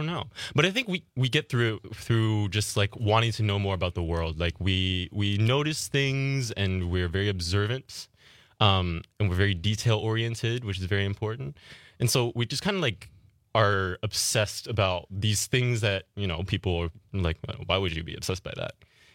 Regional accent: New York City, New York, United States; born there; also born or lived in Virginia; I was born in New York City, and I very quickly moved away from New York City.

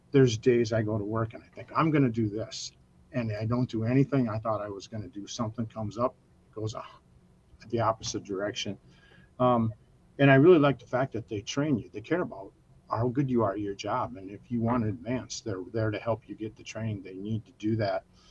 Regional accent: Minnesota, United States; I am from Southwest Minnesota.

